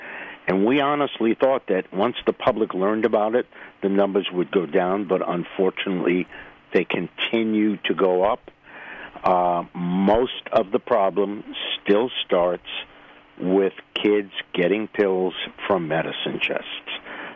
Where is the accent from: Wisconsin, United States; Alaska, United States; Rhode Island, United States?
Rhode Island, United States; I grew up in Rhode Island, so I'm very familiar and very close to Connecticut.